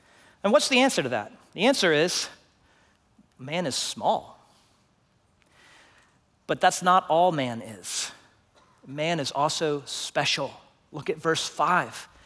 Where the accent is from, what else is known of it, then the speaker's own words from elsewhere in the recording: Houston, Texas, United States; Because I grew up in Houston. There are no stars in the sky if you grew up in Houston.